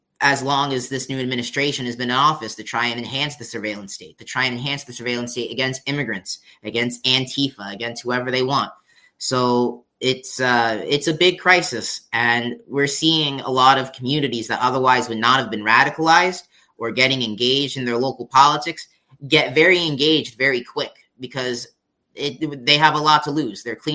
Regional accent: Puerto Rico; say where I'm from Puerto Rico

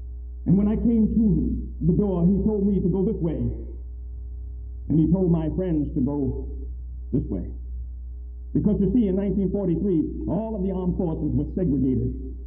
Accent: Pennsylvania, United States; Now, I'm from Pennsylvania, I don't know what the customs and mores are

